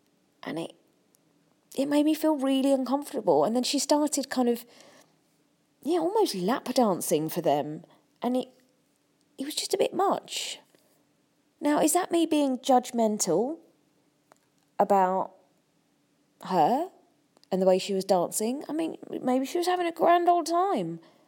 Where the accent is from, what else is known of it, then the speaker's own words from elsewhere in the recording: United Kingdom; Am I prudish because I'm British?